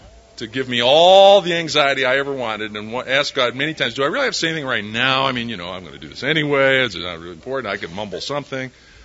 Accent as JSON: {"language": "English", "town": "Rockford", "region": "Illinois", "country": "United States", "tie": "born or raised there", "said": "that summer I went home to Rockford, Illinois, my hometown"}